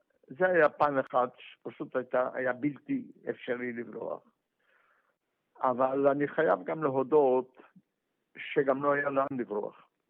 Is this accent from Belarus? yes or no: no; Piotrków Trybunalski, Łódź Voivodeship, Poland; born there; Hebrew is a second language; אבל אנחנו היינו חבורה מעיר הולדתי בפולין, בשם פיוטרקוב, והיינו מספר חבר'ה בני אותו גיל